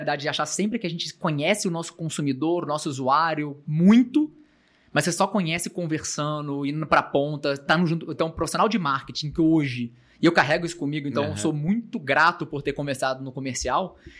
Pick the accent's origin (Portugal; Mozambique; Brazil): Brazil; Rio de Janeiro; moved away as an adult; now in São Paulo, Brazil; eu vim para São Paulo, né? Saí do Rio, fui para São Paulo para fazer publicidade e propaganda, né?